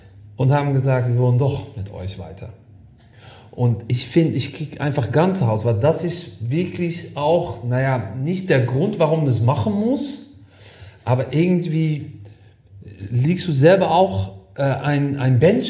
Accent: Netherlands; German is a second language; now in Germany; ich komme aus Holland, aber ich wohne in Deutschland, sehr lange aktiv.

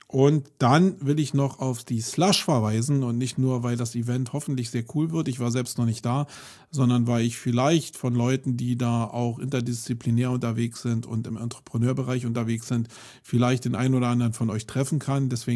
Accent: Germany; als Deutsche

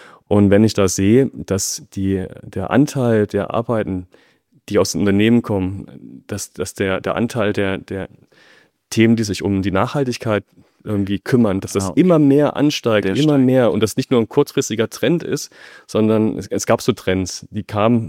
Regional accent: Thuringia, Germany; Ich bin bei uns in meinem Heimatort in Thüringen im Bauausschuss von unserem Kreistag.

